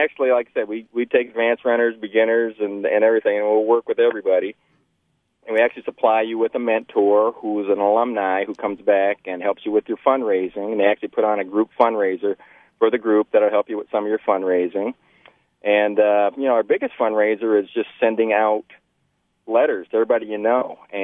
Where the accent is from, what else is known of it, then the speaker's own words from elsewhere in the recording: Lansing, Michigan, United States; So yeah, I'm born and raised here in Lansing, and I've been running road races around here since 1980.